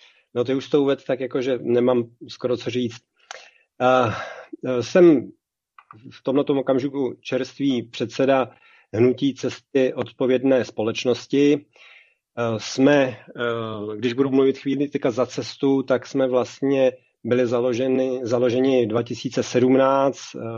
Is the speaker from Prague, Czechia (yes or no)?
yes; Prague, Czechia; jsem celý život žiju v Praze